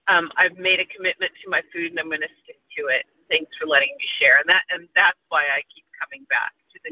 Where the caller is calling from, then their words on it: Santa Monica, California, United States; I'm calling from Santa Monica. I'm in Southern California.